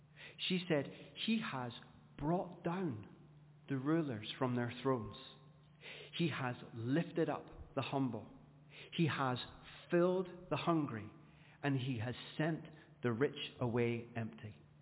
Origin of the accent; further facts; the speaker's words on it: Scotland, United Kingdom; Now, I'm Scottish